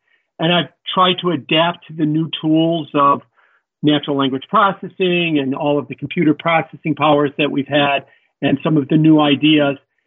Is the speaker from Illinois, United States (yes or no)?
yes; Chicago, Illinois, United States; I'm born and bred in Chicago, so I'm a Midwesterner.